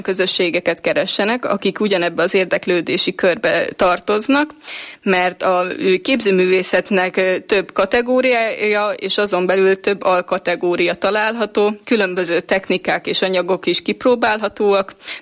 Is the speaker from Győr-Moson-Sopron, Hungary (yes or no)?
yes; Győr, Győr-Moson-Sopron, Hungary; born there; Győrben születtem.